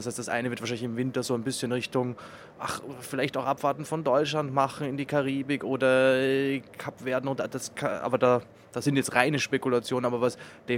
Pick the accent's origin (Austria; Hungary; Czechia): Austria; als Österreicher sage ich, Norwegen ist gemütlich, weil man sieht ein bisschen die Alpen